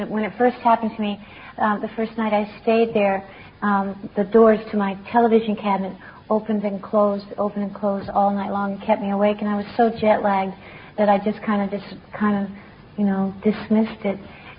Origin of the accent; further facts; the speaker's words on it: Texas, United States; I'm a Texan.